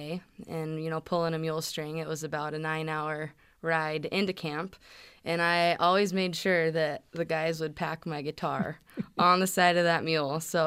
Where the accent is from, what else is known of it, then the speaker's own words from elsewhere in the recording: California, United States; moved away as an adult; also born or lived in Montana; I was born and raised in the Santa Cruz Mountains of California. Oh. And when I turned 18, I decided I needed to move to Montana